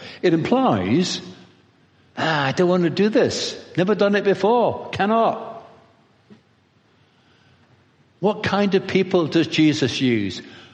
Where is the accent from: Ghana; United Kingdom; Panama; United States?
United Kingdom; England; Most of us are shy, and I'm English, so I am shy.